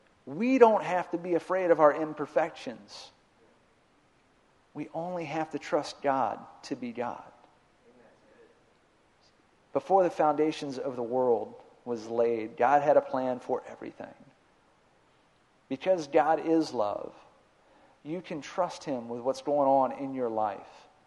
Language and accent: English; Texas, United States; I am from Texas. I like guns.